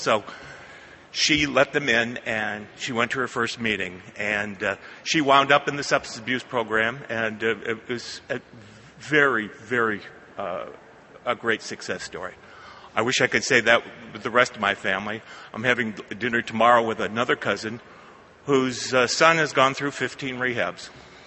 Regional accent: Hammond, Indiana, United States; When I was growing up in Hammond, Indiana, and those of you who know where Hammond is, it's the place where Gene Shepard did the Christmas Story and all of that.

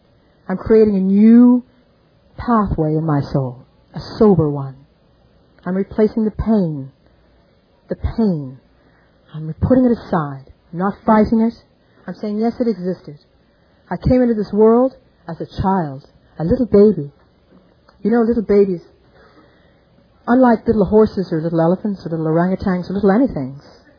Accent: Ireland; born there; It wasn't long after I was born in Ireland.

